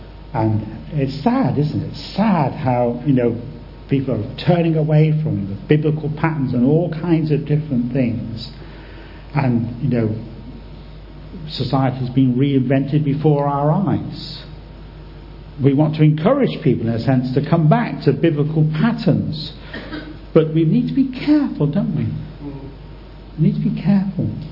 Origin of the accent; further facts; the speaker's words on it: United Kingdom; we're British of course, we don't quite say things as blatant and bluntly as that, do we?